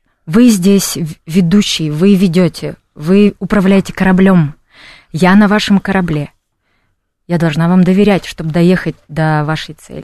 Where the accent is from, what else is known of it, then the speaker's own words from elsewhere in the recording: Tyumen, Tyumen Oblast, Russia; я из Тюмени сама